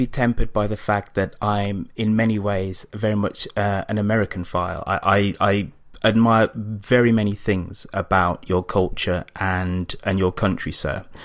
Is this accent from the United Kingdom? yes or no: yes; United Kingdom; Because I'm British and I feel free.